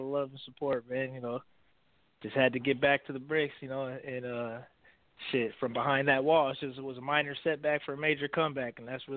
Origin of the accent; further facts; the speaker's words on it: Omaha, Nebraska, United States; now in Des Moines, United States; I'm out here in Des Moines. I'm from Omaha, so I'm not really too familiar with this area